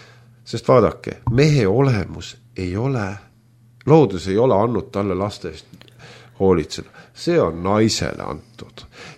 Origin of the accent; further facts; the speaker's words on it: Vormsi, Lääne County, Estonia; Vormsi vallavalitsusest. Noh, ma olen ise sealt pärit ja sinna panti ka pukki meil, uus vallavanem.